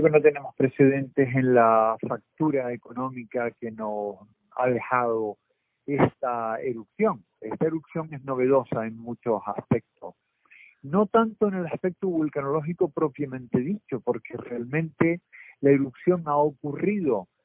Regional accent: Canary Islands, Spain; como canarios

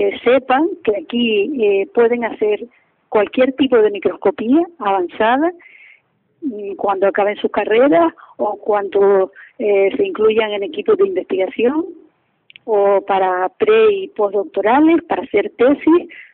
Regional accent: Canary Islands, Spain; he sabido, como buena canaria, salir de la jaula, volar y irme a otro sitio.

